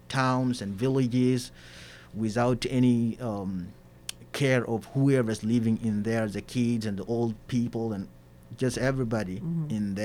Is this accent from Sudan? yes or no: yes; Darfur, Sudan; moved away; I'm from Darfur.